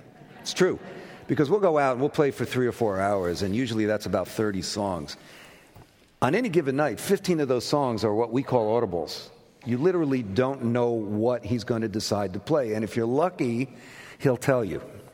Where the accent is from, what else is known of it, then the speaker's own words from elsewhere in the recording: Newark, New Jersey, United States; Good to be back in Newark, my hometown.